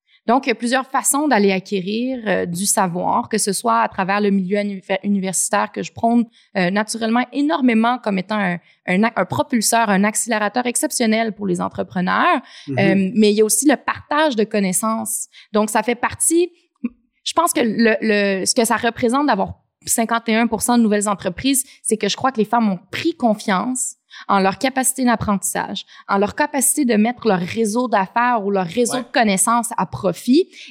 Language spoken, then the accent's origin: French; Quebec City, Quebec, Canada; also born or lived in Toronto; Moi, je suis partie de Québec, j'ai grandi à Québec. Puis là, pendant le cégep, j'ai fait un an d'université à Toronto.